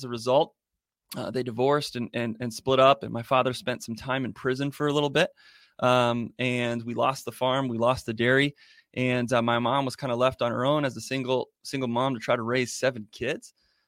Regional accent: Arizona, United States; Yeah, I grew up on a farm in Arizona. It was a dairy farm.

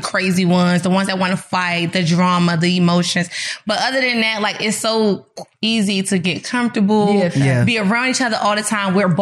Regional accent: Washington, District of Columbia, United States; I'm from Washington, D.C.

